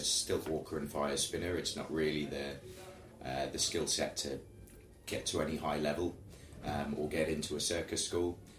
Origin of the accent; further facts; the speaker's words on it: Spalding, East Midlands, United Kingdom; Yeah, doing carnivals in my hometown. Grew up in the Midlands, so Spalding, which is known as sort of the South Holland district.